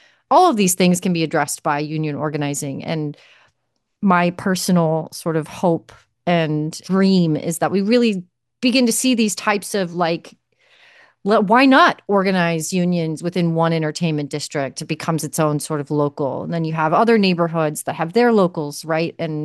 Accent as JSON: {"language": "English", "town": "Omaha", "region": "Nebraska", "country": "United States", "tie": "born or raised there", "said": "I used to work in the bar industry in the Midwest, and in my hometown of Omaha"}